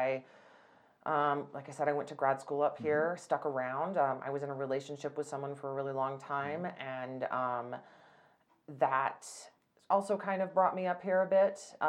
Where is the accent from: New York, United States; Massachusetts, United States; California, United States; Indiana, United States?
California, United States; Growing up in California was just so special in so many different ways.